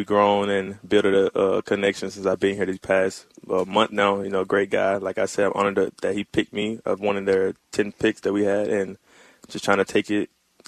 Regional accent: Olive Branch, Mississippi, United States; You know, we both from Mississippi. He's from Oxford. I'm from Olive Branch. So it's a 45-minute drive.

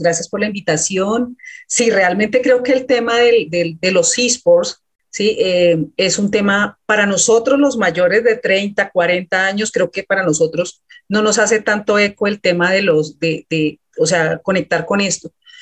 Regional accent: Arauca, Colombia; de donde yo soy de Arauca, pues solo llegó una universidad y dos carreras y no había más

